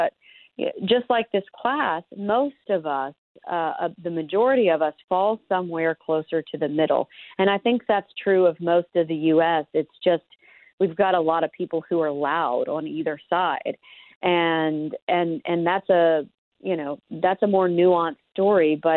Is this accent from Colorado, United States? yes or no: no; Oklahoma, United States; I'm looking at it through the lens of myself as an Oklahoman, a member of this community, as an American